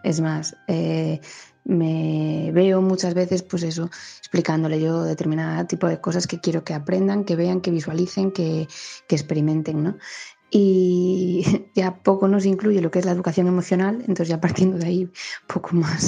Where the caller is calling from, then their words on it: Galicia, Spain; de Galicia.